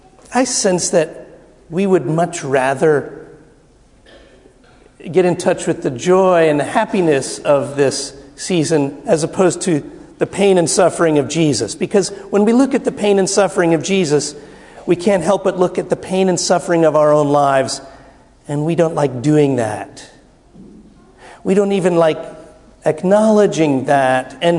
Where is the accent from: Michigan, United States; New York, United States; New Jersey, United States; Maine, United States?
New Jersey, United States; When I grew up in the Methodist Church in New Jersey, it was all about the palms.